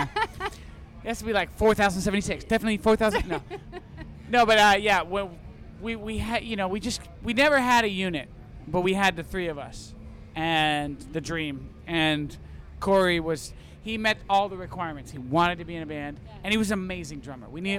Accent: Maine, United States; also born or lived in Plymouth, Massachusetts; And I was raised in Maine.

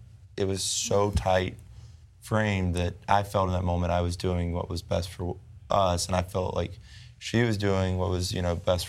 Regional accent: Georgia, United States

